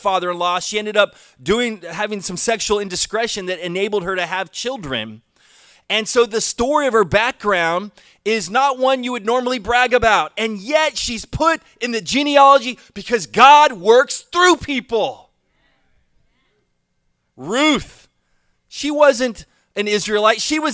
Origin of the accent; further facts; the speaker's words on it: Texas, United States; born there; And then I was born in Texas. My dad got restationed in Texas, and I was born in 1967.